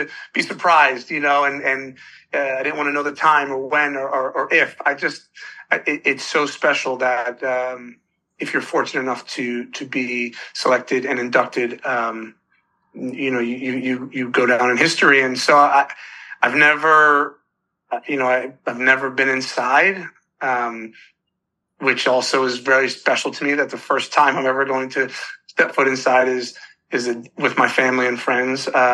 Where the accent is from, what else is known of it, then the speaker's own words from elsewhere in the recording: New Jersey, United States; I'm from New Jersey